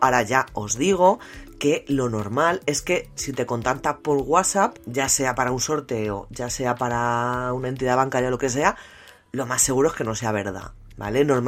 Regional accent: Spain; Por ejemplo, yo que soy española, en España es +34

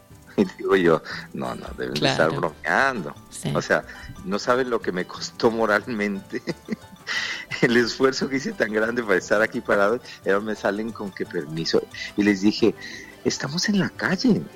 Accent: Mexico; now in Australia; y yo soy mexicano

